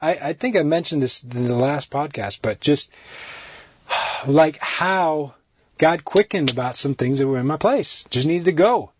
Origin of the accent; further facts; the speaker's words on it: Sri Lanka; Part of my life, I grew up in Sri Lanka. And I lived for a big chunk of my life, two decades worth of my life.